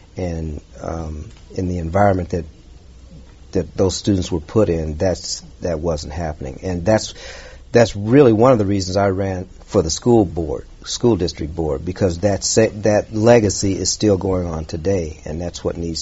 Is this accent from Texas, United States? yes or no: no; Champaign, Illinois, United States; Growing up in Champaign, I think I might have had two black teachers in my entire educational life.